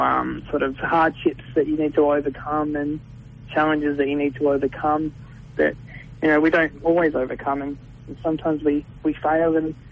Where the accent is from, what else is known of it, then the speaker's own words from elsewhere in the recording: Gold Coast, Queensland, Australia; now in Brisbane, Australia; I grew up on the Gold Coast. I live in Brisbane now.